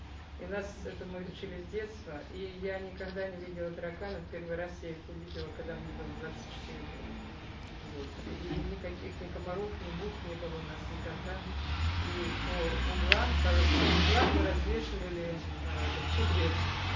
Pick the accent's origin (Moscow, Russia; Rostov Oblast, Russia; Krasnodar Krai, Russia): Rostov Oblast, Russia; Я выросла в Ростовской области. У нас дома строились таким образом, что посуду везде был деревянный, а полы были земляные.